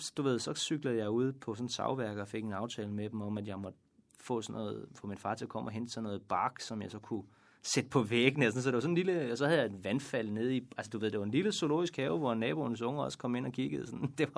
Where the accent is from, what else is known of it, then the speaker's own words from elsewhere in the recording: Region of Southern Denmark, Denmark; accent: Funen; talte jeg virkelig meget fynsk